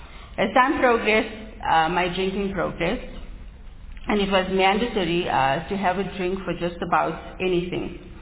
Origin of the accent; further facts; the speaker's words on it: Lodium, Gauteng, South Africa; When I was younger, I schooled at a primary school in my hometown of Lodium. Thereafter, I was across the road here at Girls High, Pretoria High School for Girls